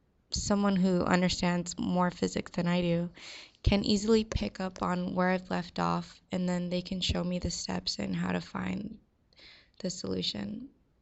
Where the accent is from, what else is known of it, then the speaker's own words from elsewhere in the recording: St. Mary's, Georgia, United States; born there; also born or lived in Spain / Guam / Maryland / Yokosuka, Japan; now in San Diego, United States; I was born in St. Mary's, Georgia, then moved every 3 or 4 years from Georgia, and then we moved to Spain, then to Guam, then Maryland, then Yokosuka, Japan, and now San Diego.